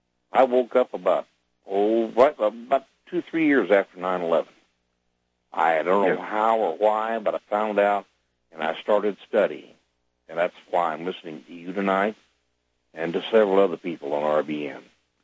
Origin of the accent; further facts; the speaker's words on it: Oklahoma, United States; I'm one quarter Cherokee. I know why I'm from Oklahoma.